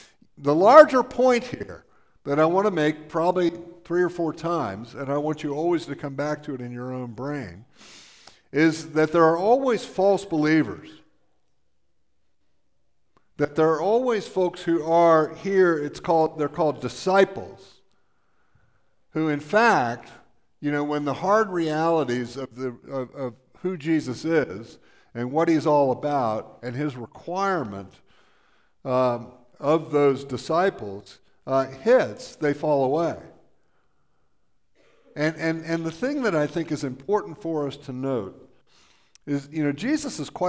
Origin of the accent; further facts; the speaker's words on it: Florida, United States; I was raised in South Florida, and in South Florida we had what were called rock pits